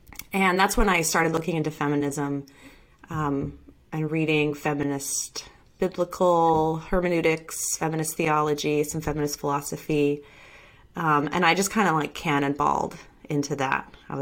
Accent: Western United States, United States; I was raised an evangelical Christian, and I grew up in the Western United States in the kind of Mormon belt. So pretty conservative, religious context.

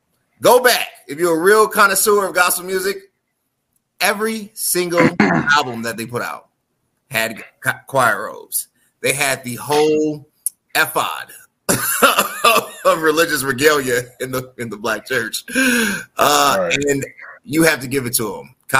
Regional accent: Chicago, Illinois, United States; A, I'm a Chicagoan.

